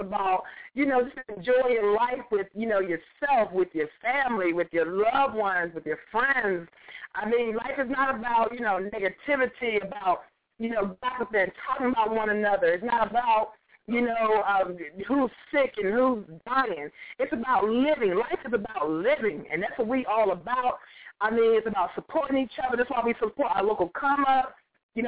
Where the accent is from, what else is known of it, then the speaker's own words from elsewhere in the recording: North Carolina, United States; But you know, I'm straight from Carolina. I'm straight from North Carolina, and you know that's what it is.